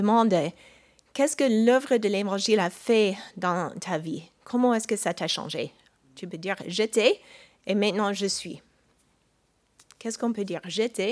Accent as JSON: {"language": "French", "country": "United States", "lives_now": "France", "said": "Je suis citoyenne des États-Unis, mais j'habite en France depuis 20 ans."}